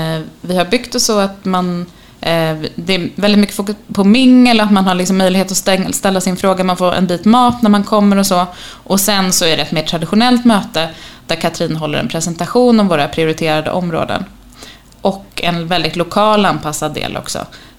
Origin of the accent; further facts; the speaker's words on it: Botkyrka, Stockholm County, Sweden; now in Malmö, Sweden; Jag är från Botkyrka, men har bott i Malmö i 10 år som sagt. Så det här är verkligen, det är min stad. Men mer, det blir inte någon skånsk dialekt på mig, utan så här kommer jag nog låta resten av mitt liv.